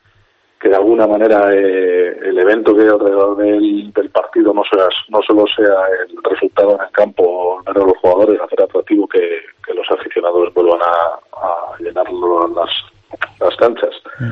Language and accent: Spanish; Cantabria, Spain; tenemos que estar muy orgullosos como cántabros